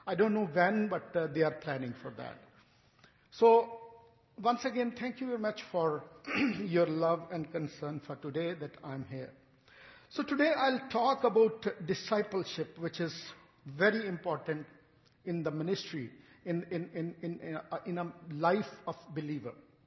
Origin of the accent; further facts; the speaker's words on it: Pakistan; I'm from Pakistan.